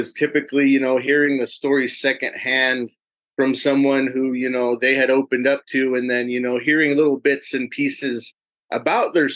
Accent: Superior, Arizona, United States; I was born and raised in Arizona, grew up mainly in a small town called Superior.

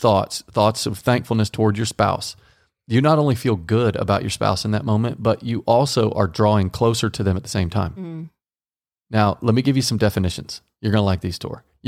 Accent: Texas, United States; But I'm from Texas.

